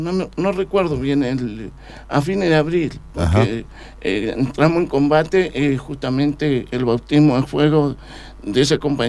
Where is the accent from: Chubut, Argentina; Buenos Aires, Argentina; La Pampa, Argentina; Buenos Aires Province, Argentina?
Chubut, Argentina; Esquel; Bueno, yo soy oriundo de Esquel.